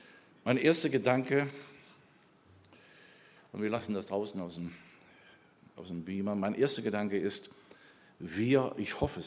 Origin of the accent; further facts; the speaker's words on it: Germany; Als ich zum ersten Mal Israel ging, ich denke, das wird ja ganz schwierig. Als Deutscher, schon 30 Jahre her oder länger